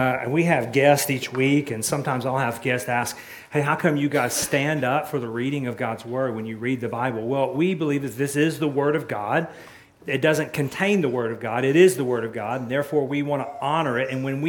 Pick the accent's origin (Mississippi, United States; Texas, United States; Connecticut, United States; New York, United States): Texas, United States; I grew up in East Texas, and it was Dagon.